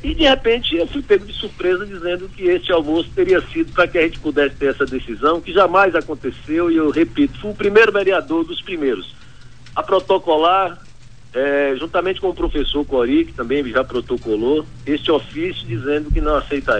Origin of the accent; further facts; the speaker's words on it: Vitória da Conquista, Bahia, Brazil; cada vez mais perto da sociedade de Vitória da Conquista e do povo aqui, do bairro onde eu nasci, da minha essência, da minha raiz, né?